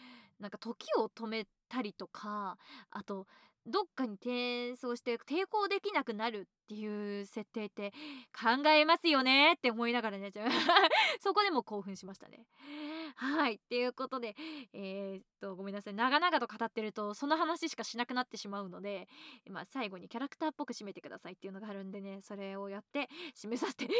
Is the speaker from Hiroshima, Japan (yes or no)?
no; Gunma, Japan; 私群馬の人間なんですけど、群馬県ってだるまが有名なので